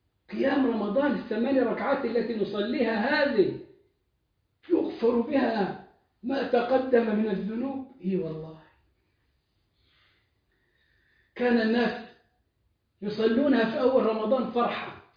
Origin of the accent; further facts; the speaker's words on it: Egypt; أغلى حج في العالم كان عندنا في مصر